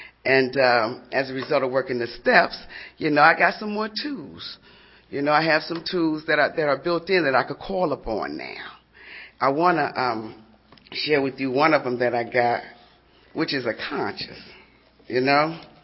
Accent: Wisconsin, United States; And my second time around, I'm from Wisconsin. I had went back to Wisconsin and because my mom was sick, you know. And so my sister said, well, why don't you come home?

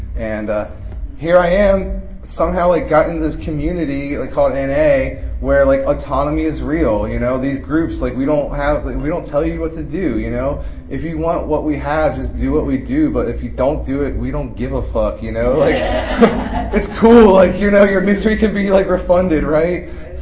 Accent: Baltimore, Maryland, United States; So I was like, hey man, like I'm from Baltimore too.

